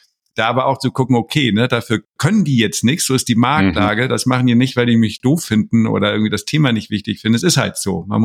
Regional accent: Hamburg, Germany; so als Hamburger, ne, so verbindlich

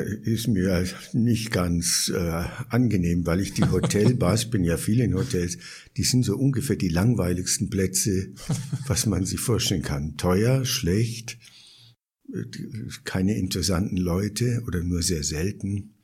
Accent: Bavaria, Germany; also born or lived in Asia / Berlin; ich komme aus Bayern, was ich auch sehr angenehm finde. Ich war sehr viel in Asien. Ich war die Hälfte meiner Zeit eigentlich in Asien. Ich war viel in Berlin.

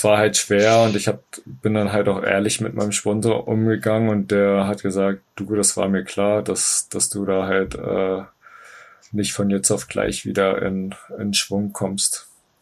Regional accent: Finsterwalde, Brandenburg, Germany; born there; Das ist in der Nähe von meinem Geburtsort Finsterwalde.

